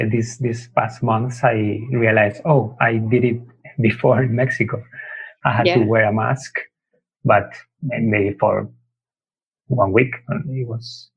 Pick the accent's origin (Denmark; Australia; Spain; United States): Spain; Soria, Castile and León; English is a second language; also born or lived in Valencia; My family is from Soria in Castilla y León, which is a region in north of Spain, close to Madrid.